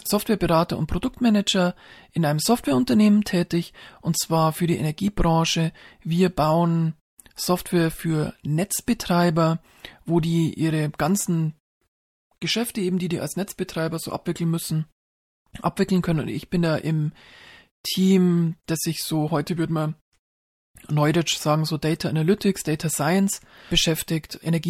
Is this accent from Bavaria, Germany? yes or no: yes; Regensburg, Bavaria, Germany; bin dann so wie so ein geprügelter Hund dann wieder zurückgekommen in meine Heimatstadt Regensburg